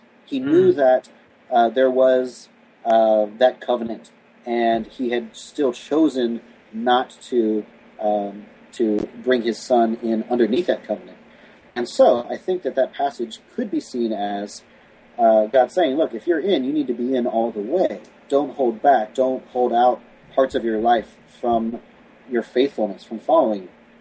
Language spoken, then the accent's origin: English; the South, United States; now in Bay Area, United States; You know, growing up in the South, it wasn't so much when you met someone, it's not do you go to church, it's where do you go to church.